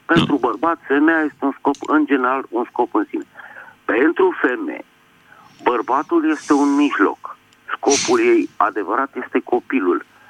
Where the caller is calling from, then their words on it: Bucharest, Romania; din București.